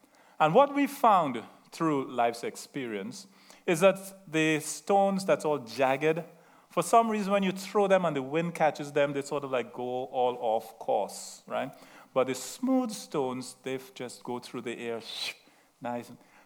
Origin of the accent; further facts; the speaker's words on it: Trinidad & Tobago; accent: Trinidadian; I have a slight accent, very slight. Okay? I'm from Trinidad. Okay? Southern Island. Venezuela is about 4 or 5 miles off of our coast, right?